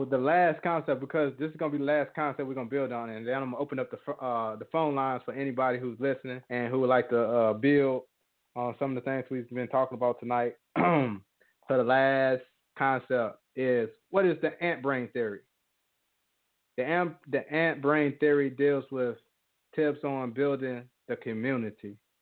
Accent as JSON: {"language": "English", "country": "United States", "said": "Oh, no, I'm from America. I'm from America."}